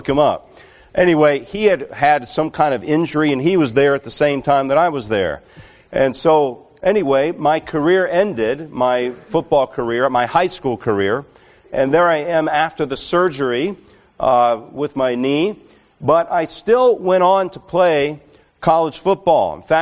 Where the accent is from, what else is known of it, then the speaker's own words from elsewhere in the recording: Alabama, United States; University of Tennessee, which I grew up in Alabama